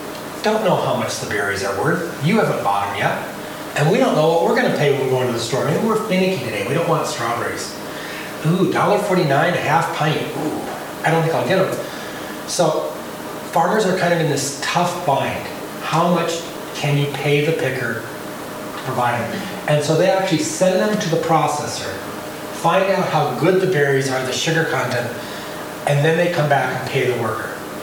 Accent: Washington, United States; I grew up in Western Washington, picked berries.

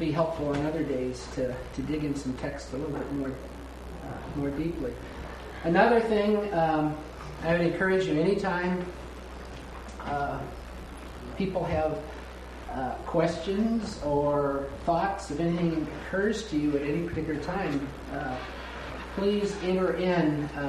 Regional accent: Waverly, Iowa, United States; from Waverly, Iowa, and I teach at Wartburg College and have been there for a few years.

